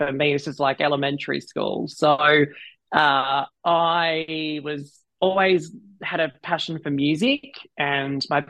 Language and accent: English; Sydney, New South Wales, Australia; So I'm from Sydney, Australia.